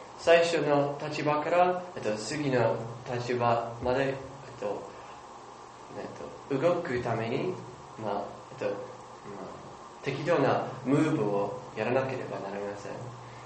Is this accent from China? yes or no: no; Oklahoma, United States; Japanese is a second language; 私の出身はアメリカのオクラホマ州です。